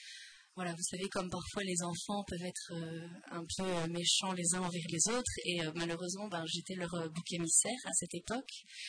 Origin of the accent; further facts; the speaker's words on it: Nouvelle-Aquitaine, France; 28 ans, je suis mariée et j'ai 3 enfants. Je suis française, originaire du Poitou-Charentes. En fait, je suis née dans une famille catholique, pratiquante, une famille nombreuse, on était 6 enfants.